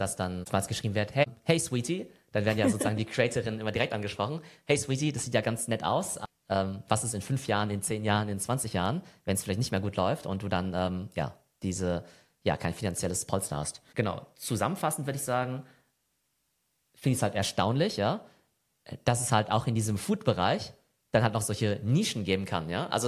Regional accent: Germany; Vielleicht, weil wir als Deutsche vielleicht irgendwie Englisch irgendwie als höherwertig wahrnehmen, als jetzt irgendwie Deutsch.

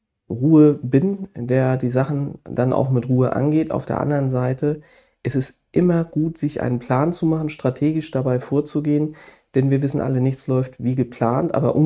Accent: Flensburg, Schleswig-Holstein, Germany; Beide Ecken sind ganz anders vergleichsweise als meine Heimat Flensburg oder eben Langballig.

